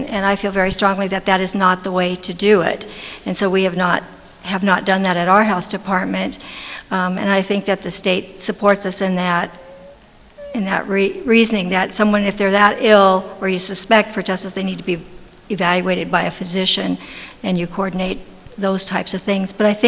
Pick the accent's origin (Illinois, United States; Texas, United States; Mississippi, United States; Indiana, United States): Indiana, United States; South Bend; from South Bend, Indiana, and I'm the Director of Nursing at the County Health Department.